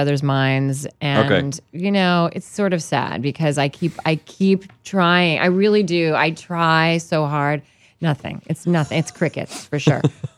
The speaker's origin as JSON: {"language": "English", "region": "Virginia", "country": "United States", "tie": "born or raised there", "said": "Virginia."}